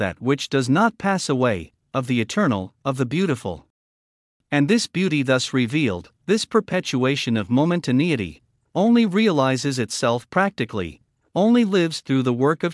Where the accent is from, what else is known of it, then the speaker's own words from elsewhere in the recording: Michigan, United States; In the neighborhood I grew up in Michigan in the 1950s and 1960s, almost every father was a veteran of World War II or the Korean War.